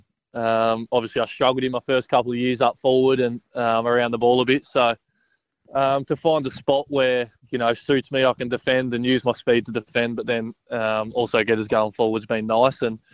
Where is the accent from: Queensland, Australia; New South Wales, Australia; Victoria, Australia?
New South Wales, Australia; Sydney; I grew up around Sydney and went to school in Sydney